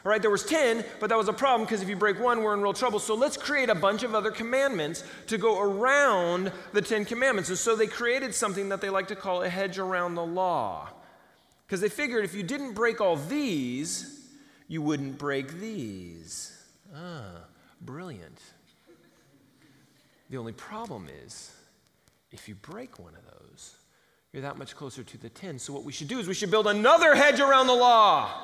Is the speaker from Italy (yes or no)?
no; United States; I come from America, land of the free, home of the brave.